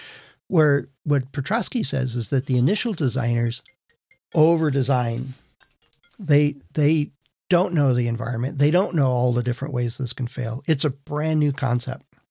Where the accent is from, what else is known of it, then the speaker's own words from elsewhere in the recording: Wisconsin, United States; in at least where I grew up in Wisconsin, people would drive out onto the lakes and set up huts and stuff.